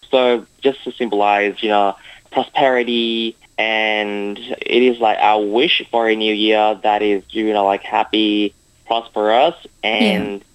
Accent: Vietnam; now in Australia; I'm from Vietnam. I'm currently a fourth year student at the University of Wollongong

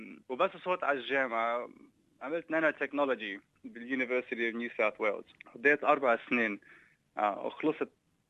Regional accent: Sydney, New South Wales, Australia; Arabic is a second language; also born or lived in Lebanon; عمري 31 سنة يعني ما فيها هالقد انه نحكي فيه، بس خلقت هون باستراليا بسيدني، ودائما كنت اروح على لبنان انا واهلي، امي وبي ياخذوني على لبنان، يعني كثير كثير بحب لبنان، بلد حلو وشعب حلو وانا لبناني. بس بحس حالي لبناني، بحكي عربي بس بقطش شوي

